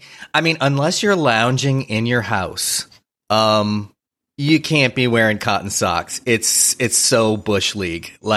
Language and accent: English; New Orleans, Louisiana, United States; now in Los Angeles, United States; as you know, you grew up in New York. I grew up in New Orleans. Like, I love L.A.